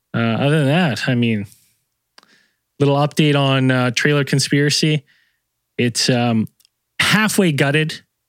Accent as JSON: {"language": "English", "country": "Canada", "said": "But as a Canadian, you know, I can speak for all Canadians when I say"}